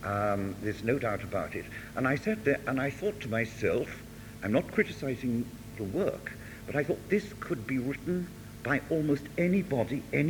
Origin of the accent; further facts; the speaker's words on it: England, United Kingdom; whenever I get off an aeroplane and I go and they discover that I'm come from England